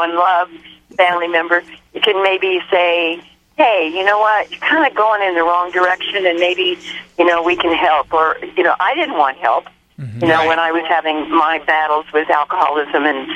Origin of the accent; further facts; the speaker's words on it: Yuba City, California, United States; I'm a farm girl. I came from Yuba City, peach picker's daughter.